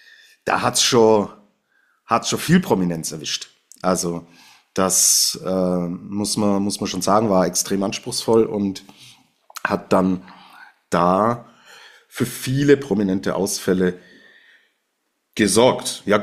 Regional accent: Switzerland; also als Schweizer Skifan wäre ich, was den Slalom der Frauen vor allen Dingen angeht, extrem happy.

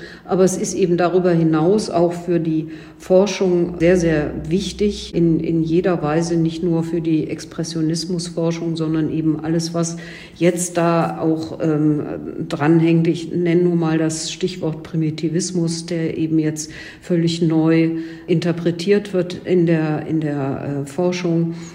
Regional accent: Cologne, North Rhine-Westphalia, Germany; Ich darf Ihnen als Kölnerin verraten

